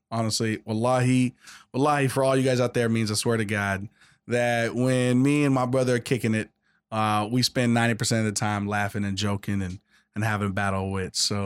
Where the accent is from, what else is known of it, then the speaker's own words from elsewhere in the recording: Jordan; they'll know that I'm from Jordan.